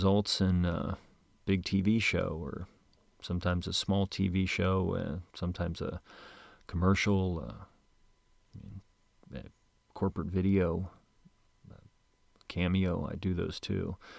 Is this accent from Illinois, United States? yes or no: yes; Moline, Illinois, United States; Well, grew up in Moline, Illinois.